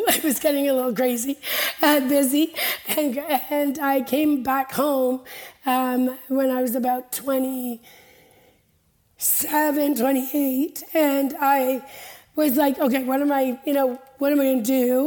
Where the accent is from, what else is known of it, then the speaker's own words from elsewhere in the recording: south of France, France; growing up in the Mediterranean, the south of France, went to school there.